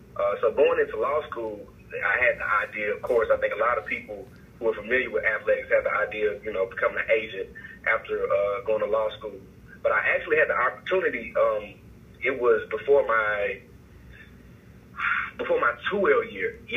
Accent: Louisiana, United States; I'm originally from Louisiana. I went to undergraduate school at Louisiana Tech.

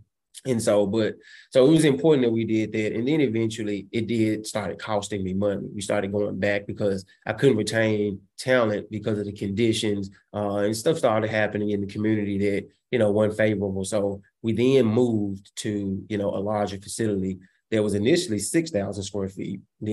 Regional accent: Memphis, Tennessee, United States; So I come from Orange Mound.

